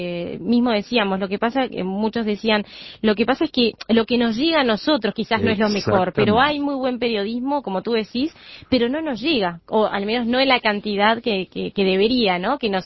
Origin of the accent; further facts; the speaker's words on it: Uruguay; cómo somos los uruguayos